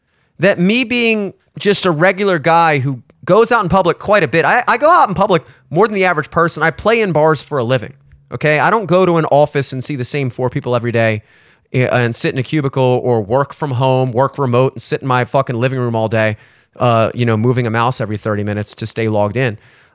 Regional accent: Maryland, United States; Whatever. Maybe it's because I'm from Maryland.

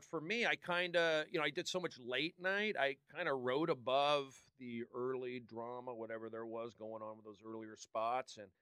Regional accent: Los Angeles, California, United States; And I grew up here. You know, I grew up in the Valley.

